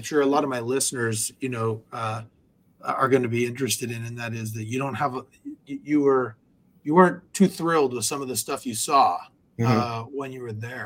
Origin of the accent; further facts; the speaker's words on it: Sacramento, California, United States; I'm from Sacramento. I live in Sacramento.